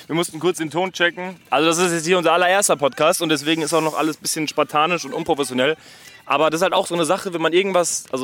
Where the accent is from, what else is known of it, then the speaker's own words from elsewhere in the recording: Frankfurt, Hesse, Germany; nee, genau, komme aus Frankfurt und mach gerne Zeugs mit Video und mit Kamera.